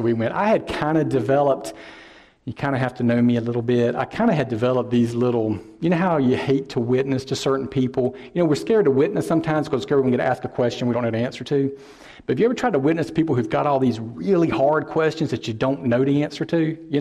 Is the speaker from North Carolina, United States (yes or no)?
yes; Fayetteville, North Carolina, United States; I grew up in the Fayetteville area, in the East Fayetteville area. And down there, the Cape Fear River obviously runs in the middle of it.